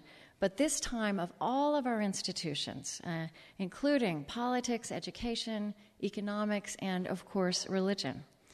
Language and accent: English; Shawnee, Oklahoma, United States; It's true, I grew up in Oklahoma. I grew up in Shawnee. But this is now my mother's church. So, I'm home in every way.